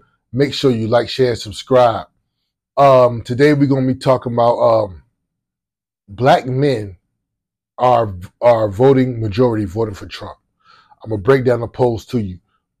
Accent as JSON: {"language": "English", "region": "Virginia", "country": "United States", "said": "because I'm from the South, I'm from Virginia. And I know in the South, when I was growing up, it was church every weekend."}